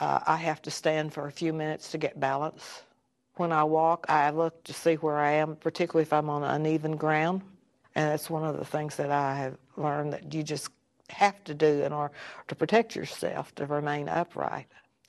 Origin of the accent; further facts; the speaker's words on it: Arlington, Texas, United States; from Arlington, Texas.